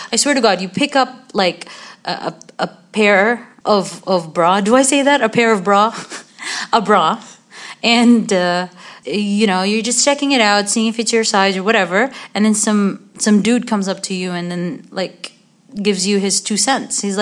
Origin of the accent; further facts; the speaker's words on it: Jeddah, Makkah Province, Saudi Arabia; But when I was growing up in Jeddah, it wasn't a very popular thing to be able to return and exchange anything that you bought.